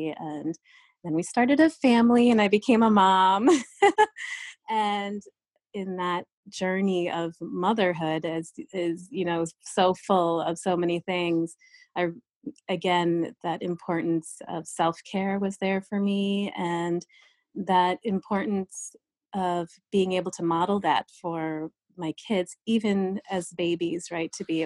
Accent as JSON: {"language": "English", "region": "New York", "country": "United States", "tie": "born or raised there", "said": "when I was growing up as an Indian kid in this small town in upstate New York"}